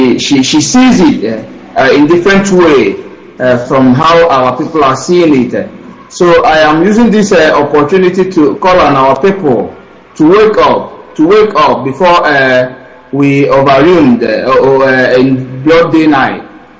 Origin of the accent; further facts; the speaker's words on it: Imo, Nigeria; now in Dakar, Senegal; I hail from Umuezawon in Imemban non-local government, Imo State, in Biafra land. I am calling from Dakar, Senegal.